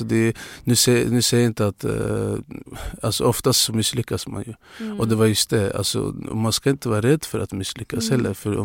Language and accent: Swedish; Luleå, Norrbotten County, Sweden; när jag flyttade från Luleå. Och då var det jättetufft och det var flera gånger jag var så nära på att ge upp och flytta tillbaka.